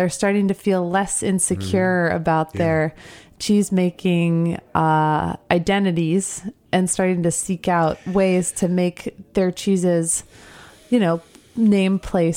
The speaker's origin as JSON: {"language": "English", "town": "Libertyville", "region": "Illinois", "country": "United States", "tie": "born or raised there", "said": "In my case, I grew up in Libertyville."}